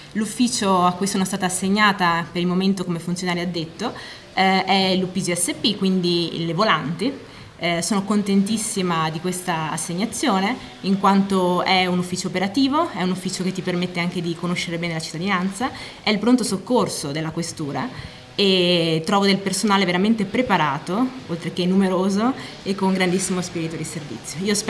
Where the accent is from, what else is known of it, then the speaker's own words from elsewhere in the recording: Veneto, Italy; Io sono originaria della provincia di Rovigo, ho studiato all'Università di Padova giurisprudenza